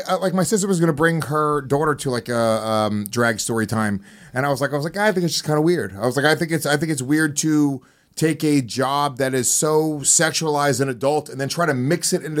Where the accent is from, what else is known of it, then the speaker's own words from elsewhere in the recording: New York City, New York, United States; Maybe because I'm from New York City and I go to LA a lot.